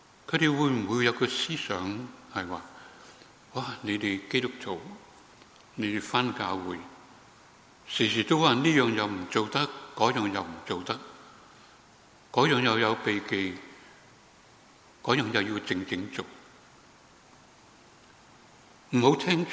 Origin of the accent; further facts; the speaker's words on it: China; 好多时候我们中国人，我们到年尾了